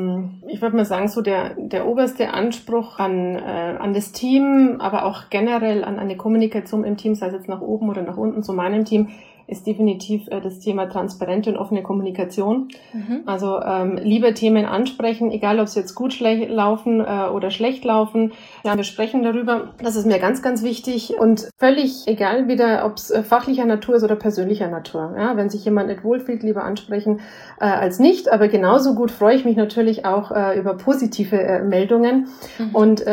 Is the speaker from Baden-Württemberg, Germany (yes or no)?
no; Bavaria, Germany; ich komme aus dem Beratungsbereich bei PwC und wie man meiner stimmlichen Einfärbung schon hört, bin ich am Standort München zu Hause und komme aus Bayern.